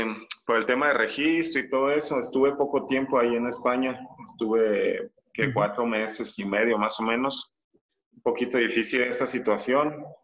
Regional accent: Torreón, Coahuila, Mexico; Yo soy de aquí de Torreón, entonces aquí es el equipo de la ciudad.

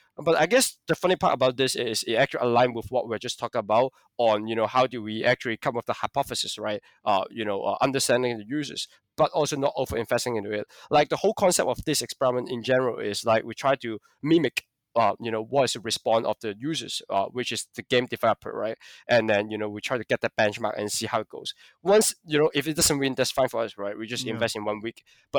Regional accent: Hong Kong; but I'm from Hong Kong.

